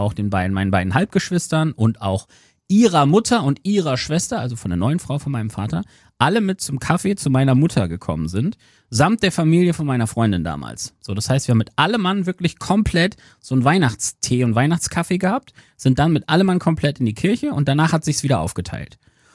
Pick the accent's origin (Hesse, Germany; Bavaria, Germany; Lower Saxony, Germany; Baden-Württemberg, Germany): Lower Saxony, Germany; Aurich; Also in Ostfriesland bei uns in Aurich war es immer der 25. abends.